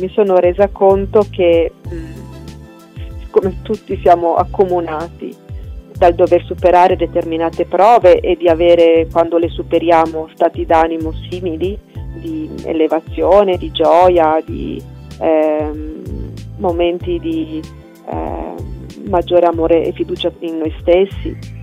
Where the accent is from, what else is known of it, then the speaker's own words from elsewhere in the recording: Friuli-Venezia Giulia, Italy; moved away; vengo dal Friuli e abitavo vicino a Erto